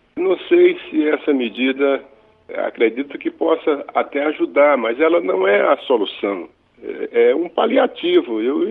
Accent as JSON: {"language": "Portuguese", "town": "Rio Branco", "region": "Acre", "country": "Brazil", "tie": "born or raised there", "said": "onde eu me criei, em Rio Branco, na rua Marechal Deodoro."}